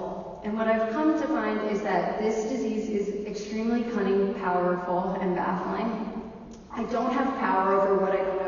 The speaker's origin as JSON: {"language": "English", "region": "West Coast", "country": "United States", "said": "So, I grew up in an alcoholic home. I'm from the West Coast."}